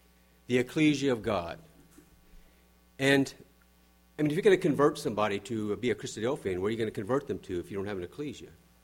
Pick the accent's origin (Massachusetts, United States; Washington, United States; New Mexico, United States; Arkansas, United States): New Mexico, United States; I grew up in New Mexico, an unamended ecclesia in New Mexico.